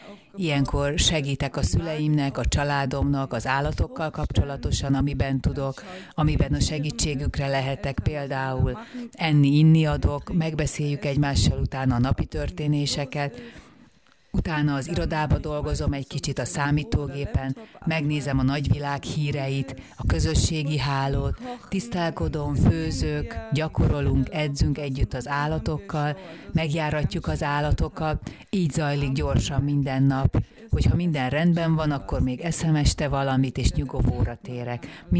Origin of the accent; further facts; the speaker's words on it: Germany; Hungarian is a second language; now in Hungary; 7. generációs artista, cirkus családból származom, Németországból jöttem, édesapám német, édesanyám belga. Születésemtől fogva a lovak és az elefántok között nőttem fel